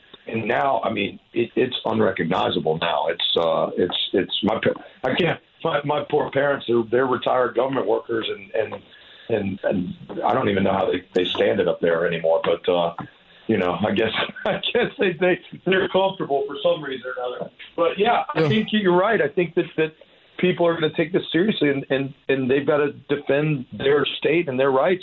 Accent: Virginia, United States; I grew up in Virginia. I grew up in Fairfax County

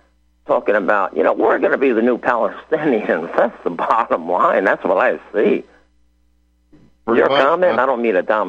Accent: Northeast, United States; I'm originally from the Northeast.

